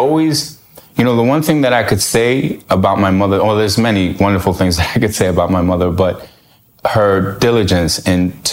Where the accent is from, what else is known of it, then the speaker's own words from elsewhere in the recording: New York, United States; Born and raised in New York.